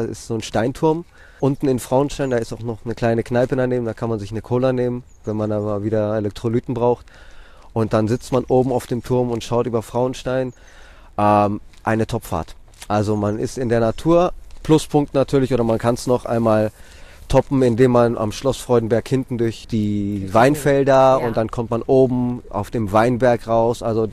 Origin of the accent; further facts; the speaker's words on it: Athens, Attica, Greece; also born or lived in Drama; now in Germany; Aber im Grunde genommen bin ich in Athen aufgewachsen. Sehr viele Leute auf sehr engem Raum.